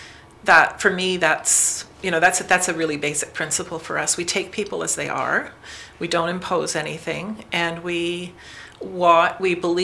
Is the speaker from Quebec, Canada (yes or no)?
yes; Lachute, Quebec, Canada; I grew up in Lachute, and I always loved this village.